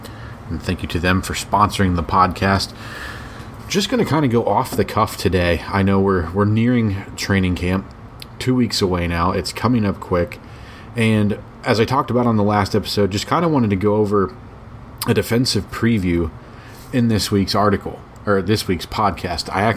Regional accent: Cincinnati, Ohio, United States; Had the chance to go to my hometown Cincinnati Reds game on Saturday.

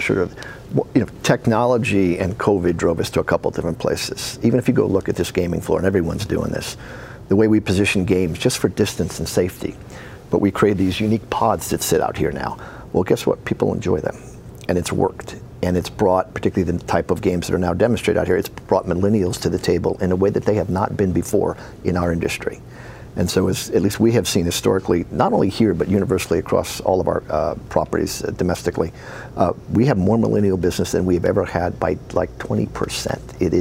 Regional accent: New York, United States; I can bet the Mets at home because I'm from New York and I enjoy the Mets.

